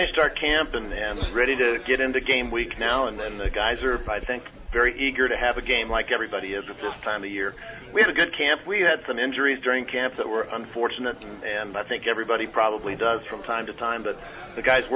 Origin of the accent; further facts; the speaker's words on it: Iowa, United States; But I grew up in Iowa, and I was an assistant coach at my alma mater at Cornell College when I got the chance to go to Juniata out in Pennsylvania and be the head coach.